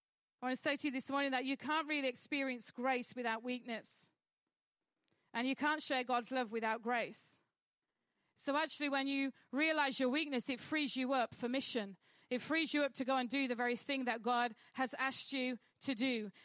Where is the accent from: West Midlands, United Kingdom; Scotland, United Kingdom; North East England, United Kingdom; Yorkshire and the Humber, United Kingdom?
Yorkshire and the Humber, United Kingdom; I'm a Yorkshire lass. I don't do weakness.